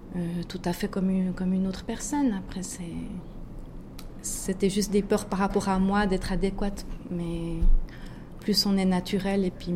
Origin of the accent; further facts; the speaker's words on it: Fribourg, Switzerland; la région d'où je viens, dans le canton de Fribourg.